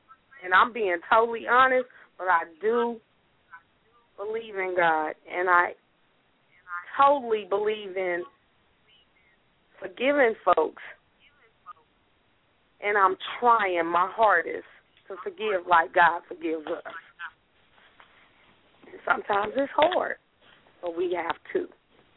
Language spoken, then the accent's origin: English; Chicago, Illinois, United States; I'm not in Chicago. I'm from Chicago, but I used to do amateur poetry on the north side when I was back at home.